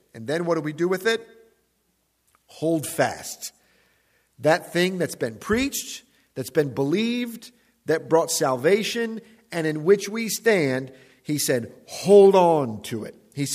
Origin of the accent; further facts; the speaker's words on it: Chicago, Illinois, United States; I was talking with some friends over the weekend about growing up in Pentecostal churches on the south side of Chicago, and it's rowdy churches.